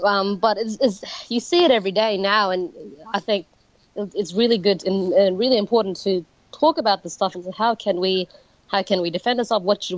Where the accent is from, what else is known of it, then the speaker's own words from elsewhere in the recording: Northern Territory, Australia; my mother is from East Kimberley, Windong, so we are Balangara, but I'm also from the Arnhem Land, so I'm also a Yolngu.